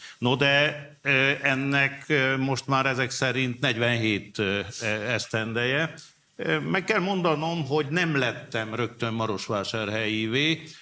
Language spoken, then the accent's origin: Hungarian; Târgu Secuiesc, Covasna, Romania; én Kézdivásárhelyen születtem, ott nőttem fel.